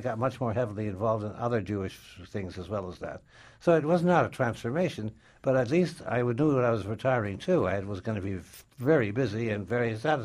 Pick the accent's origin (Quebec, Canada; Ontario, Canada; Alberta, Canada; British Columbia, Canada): Quebec, Canada; Montreal; Well, I was came from Montreal, not from Toronto.